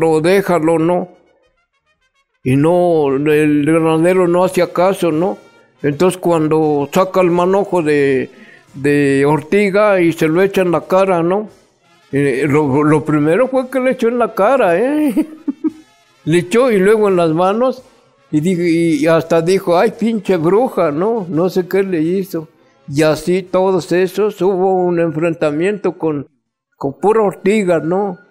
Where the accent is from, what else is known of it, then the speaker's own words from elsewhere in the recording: Milpa Alta, Mexico City, Mexico; si de veras somos de Milpalta, si de veras queremos al pueblo